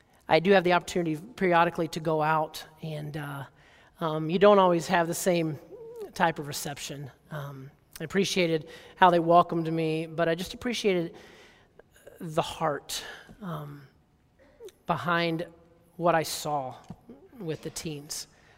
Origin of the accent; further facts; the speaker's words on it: Alabama, United States; now in North Carolina, United States; Of course, I have lived in North Carolina for a while. I grew up in Alabama, so it's even worse.